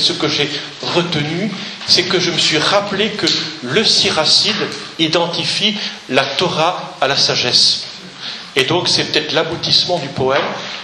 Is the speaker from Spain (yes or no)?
no; Lyon, Auvergne-Rhône-Alpes, France; je suis de l'Université catholique de Lyon, donc je suis un Lyonnais, voilà. Et je suis prêtre diocésain de Lyon.